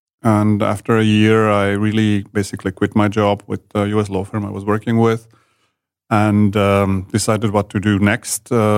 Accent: Prague, Czechia; also born or lived in Switzerland; I was born in Prague. I'm a Pragian, I'm a Czech. I come from this region.

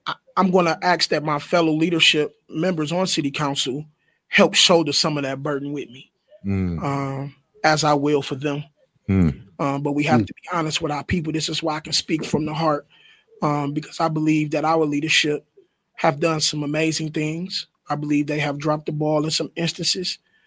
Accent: Muskegon Heights, Michigan, United States; I'm from Muskegon Heights. I live in Muskegon Heights. I want Muskegon Heights to win.

